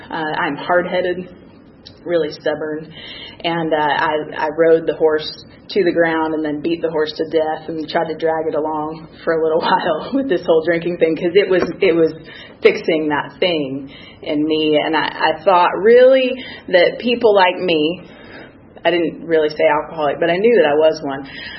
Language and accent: English; Knoxville, Tennessee, United States; born there; I was born in Tennessee, a little town, now not so little, Knoxville in 1980.